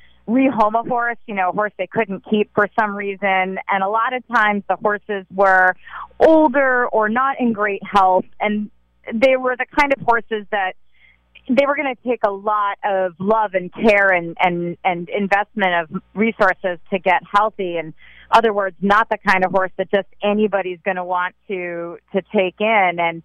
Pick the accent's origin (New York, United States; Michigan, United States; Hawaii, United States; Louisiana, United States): New York, United States; Saratoga; I grew up near Saratoga Racetrack in upstate New York and spent a lot of time at the track.